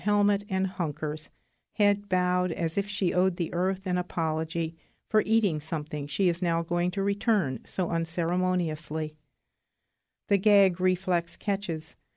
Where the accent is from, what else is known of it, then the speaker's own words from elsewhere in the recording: Troy, Ohio, United States; I'm from Troy, Ohio, and I'm going to read my poem about dogs.